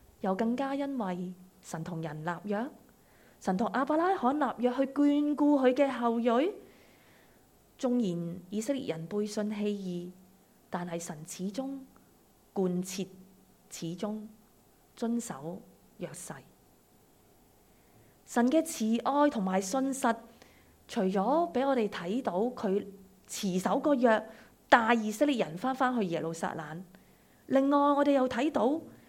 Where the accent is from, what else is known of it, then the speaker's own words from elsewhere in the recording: Hong Kong; 过去几年，我估计作为香港人，我们经历过从来没有经历过这么翻天覆地前所未有的事情